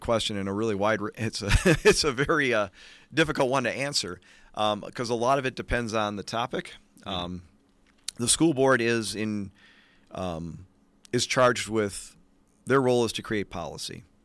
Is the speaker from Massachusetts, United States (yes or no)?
no; Racine, Wisconsin, United States; I've been joking that I'm a native cousin, growing up in Racine.